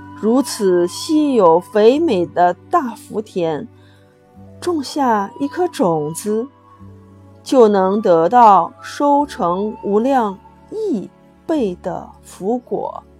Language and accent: Chinese; Xi'an, Shaanxi, China; 我是西安的